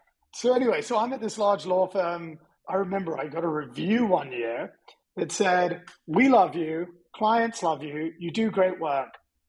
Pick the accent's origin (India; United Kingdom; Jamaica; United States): United Kingdom; Hillingdon, London; so I grew up in a very boring part of North London called Hillingdon.